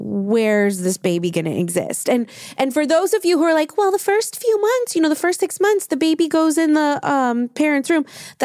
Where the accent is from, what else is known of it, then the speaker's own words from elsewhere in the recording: Louisiana, United States; I have been through Hurricane fucking Katrina. I am from Louisiana.